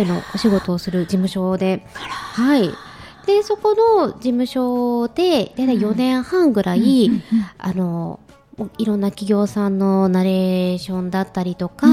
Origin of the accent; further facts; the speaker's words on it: Hiroshima, Japan; 地元の広島の広島スタジオでデビューしました、